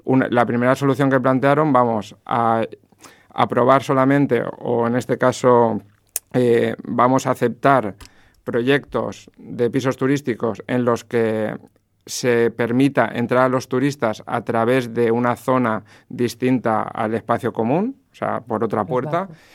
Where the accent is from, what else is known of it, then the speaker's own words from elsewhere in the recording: Alicante, Valencian Community, Spain; yo, que soy de Alicante, recuerdo que cuando estaba en el colegio me decían que fuera a esa librería a coger ciertos libros